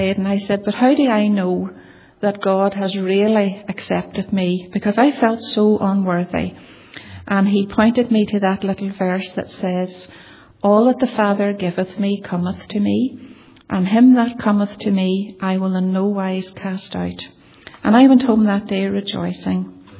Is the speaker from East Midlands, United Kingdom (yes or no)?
no; Castlederg, Northern Ireland, United Kingdom; born there; Now, I was born in Castledurg in County Tyrone, and I was born into a family of four children.